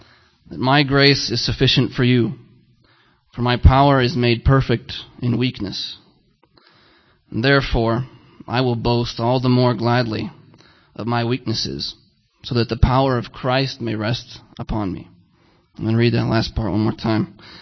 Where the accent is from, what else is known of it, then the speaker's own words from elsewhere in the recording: New York, United States; also born or lived in California; I was born in 1987 in California. Lived there for all of a few months. My family moved to New York.